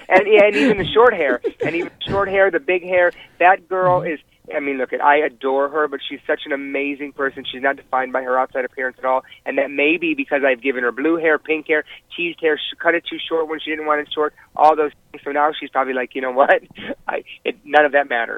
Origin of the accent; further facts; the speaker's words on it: Detroit, Michigan, United States; born there; You know, I was born in Detroit, and my mom and, you know, my dad worked in the auto industry.